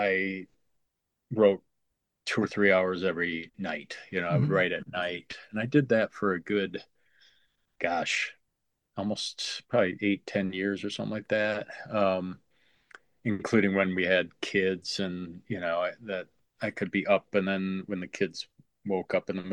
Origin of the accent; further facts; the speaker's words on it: Grand Rapids, Michigan, United States; also born or lived in Saginaw / Kalamazoo; now in Mount Pleasant, United States; I was born in Saginaw. I lived there till I was 9, then I moved to Grand Rapids, lived there till I was 18, then lived in Kalamazoo.